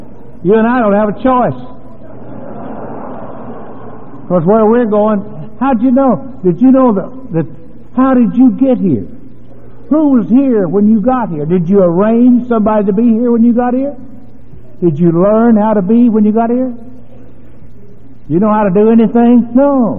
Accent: Texas, United States; She's a Yankee and I'm a Texan.

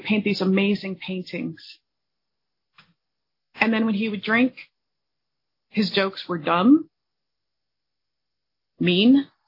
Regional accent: Illinois, United States; I grew up in the Midwest, one of the little northwest suburbs of Chicago.

